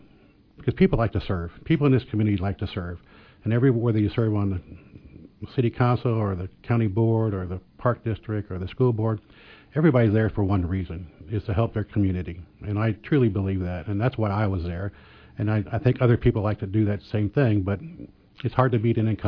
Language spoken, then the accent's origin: English; Quincy, Illinois, United States; I'm born and raised in Quincy, grew up in the St. Francis area. I'm the youngest of eight children, so we had a good time growing up on the 15th and College area.